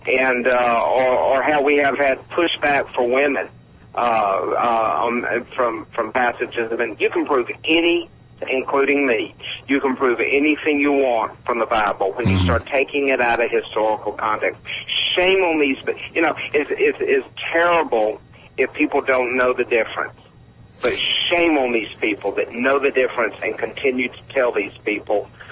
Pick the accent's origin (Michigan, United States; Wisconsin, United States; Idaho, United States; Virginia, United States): Virginia, United States; Hey, Mike. … I'm from Virginia.